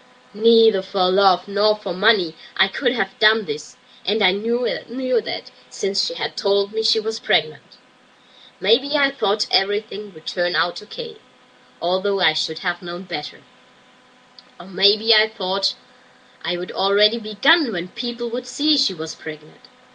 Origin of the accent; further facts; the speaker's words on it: Kenya; I am a Kenyan and grew up in post-colonial Kenya in the 50s and 60s with a father and a mother. Both of them are from our tribe